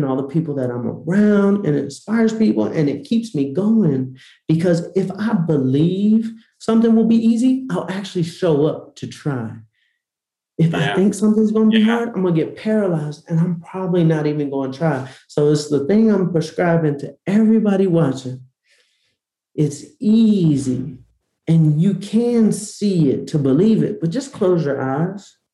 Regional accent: Atlanta, Georgia, United States; So I grew up in Atlanta. My grandfather sold vacuum cleaners.

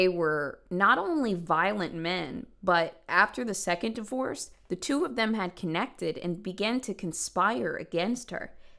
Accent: Virginia, United States; born there; I mean, I was born in Southern Virginia and that was it.

